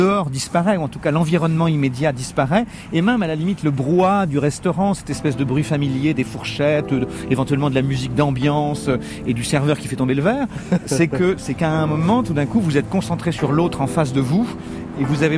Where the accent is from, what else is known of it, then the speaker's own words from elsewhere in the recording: France; Mais comme nous sommes français, nous disons dîner.